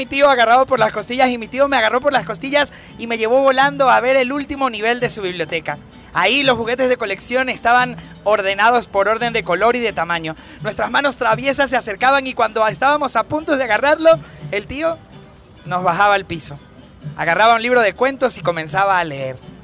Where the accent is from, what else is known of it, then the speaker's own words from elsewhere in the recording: Venezuela; Yo no soy mexicano, soy venezolano